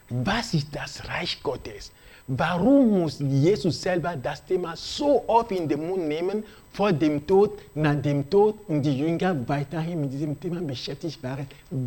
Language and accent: German; Togo; Also wir sind aus Togo